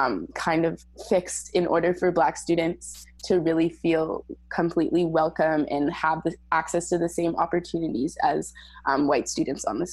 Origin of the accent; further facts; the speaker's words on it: Canada; I know growing up in Canada